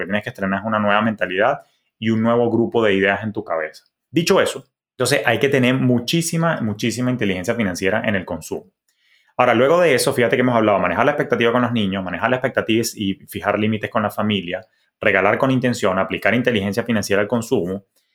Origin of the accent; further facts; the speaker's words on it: Venezuela; Claro, yo porque vengo de Venezuela, de Latinoamérica, y la gente se pinta de colores y agarra vacaciones